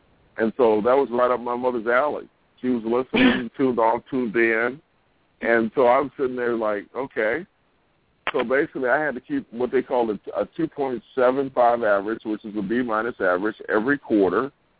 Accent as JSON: {"language": "English", "town": "Cleveland", "region": "Ohio", "country": "United States", "tie": "born or raised there", "also_born_or_lived": "Weirton, West Virginia", "said": "Well, I grew up in Cleveland, Ohio. I was born in nearby Weirton, West Virginia, which is right next to Steubenville, Ohio, and Pittsburgh, Pennsylvania. But, you know, my early years were spent in Cleveland."}